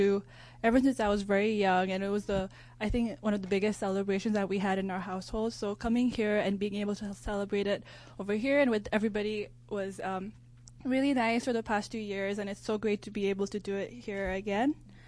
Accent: Nepal; now in United States; I am currently a junior at Duke University, and I'm from Nepal, so I was born and raised there.

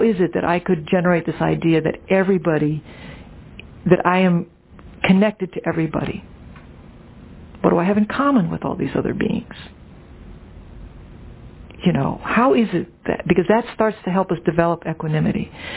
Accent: New Orleans, Louisiana, United States; now in New York, United States; When I first moved to New York, I could never get on the subway because I'm from New Orleans, where we're all pretty slow.

